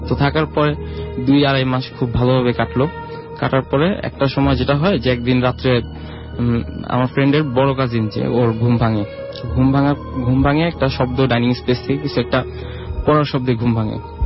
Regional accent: Dhaka, Dhaka Division, Bangladesh; মগবাজার থেকে।

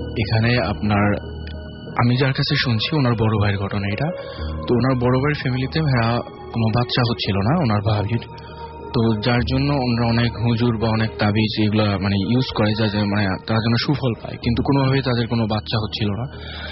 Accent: Babuganj, Barisal Division, Bangladesh; now in Dhaka, Bangladesh; আমি ঢাকা মহাখালী থেকে আসছি। আমার হোম টাউন পূর্ব বরিশাল জেলার বাবুগঞ্জ থানার বাহাচক গ্রাম।

